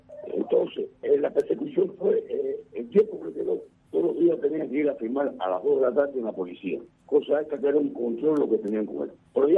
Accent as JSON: {"language": "Spanish", "country": "Cuba", "said": "yo soy cubano"}